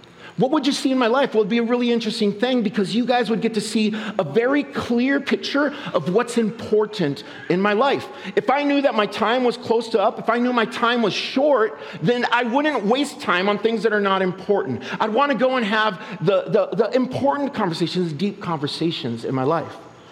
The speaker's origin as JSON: {"language": "English", "town": "Minneapolis", "region": "Minnesota", "country": "United States", "tie": "born or raised there", "said": "I grew up in Minneapolis. I grew up on Lake Street. Lake Street is right where they killed George Floyd, like that Lake Street. It is a hard neighborhood"}